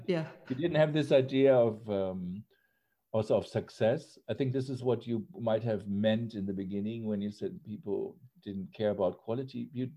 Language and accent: English; Germany; English is a second language; And so I came from West Germany, you know, small town boy.